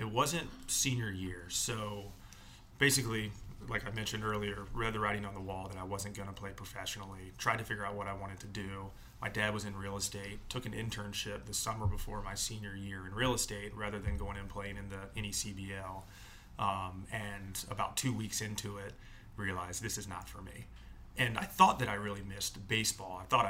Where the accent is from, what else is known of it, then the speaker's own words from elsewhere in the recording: Atlanta, Georgia, United States; what real baseball talent was outside of my little bubble growing up in Atlanta.